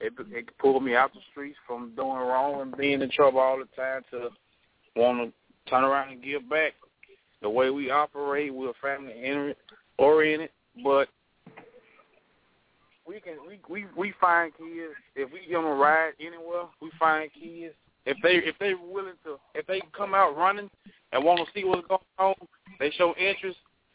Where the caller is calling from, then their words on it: Sterling, Louisiana, United States; I'm tuning in from Sterling, Louisiana.